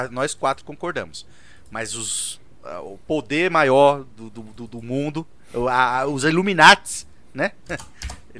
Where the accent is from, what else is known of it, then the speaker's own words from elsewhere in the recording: Brazil; Exato, eu sou brasileiro. Eu quero que o Brasil não perda.